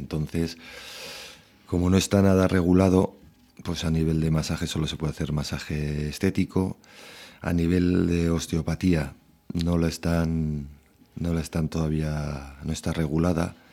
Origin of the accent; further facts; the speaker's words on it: Navarre, Spain; aquí, bueno, en mi tierra, en Navarra, fue el año pasado